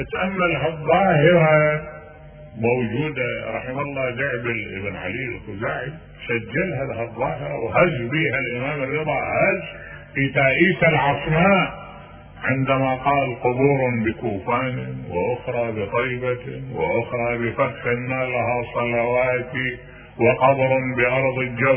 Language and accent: Arabic; Iraq; واحد انقتل ببا خمرة عندنا بالعراق